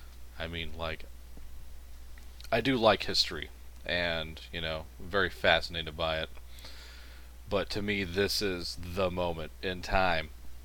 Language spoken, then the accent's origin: English; United States; But to me, as an American, this is pretty much the day